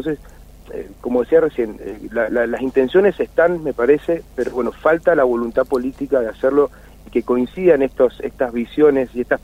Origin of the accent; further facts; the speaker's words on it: Mendoza, Argentina; me parece que es algo que tenemos que empujar todos como mendocinos